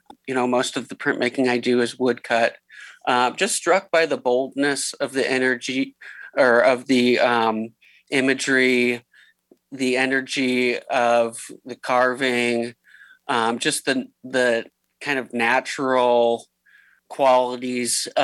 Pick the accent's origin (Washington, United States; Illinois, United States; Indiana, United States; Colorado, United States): Indiana, United States; Gary; So I'm a local artist, born and raised in Gary here.